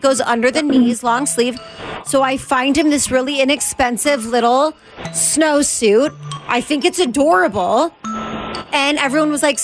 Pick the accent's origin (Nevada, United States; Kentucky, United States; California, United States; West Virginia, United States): Nevada, United States; Las Vegas; So listen, I'm from Vegas.